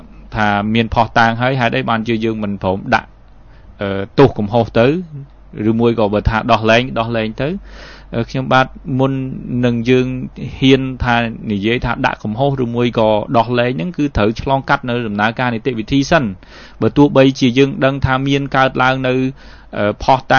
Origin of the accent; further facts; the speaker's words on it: Kampong Cham, Cambodia; តាមពិតខ្ញុំមកពីកំពង់ចាមដូចគ្នាទេ